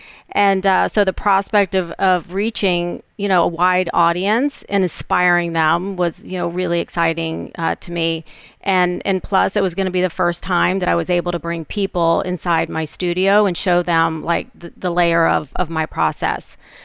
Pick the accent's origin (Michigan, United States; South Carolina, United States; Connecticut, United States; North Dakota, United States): South Carolina, United States; Myrtle Beach; now in Los Angeles, United States; it reminds me of growing up in Myrtle Beach.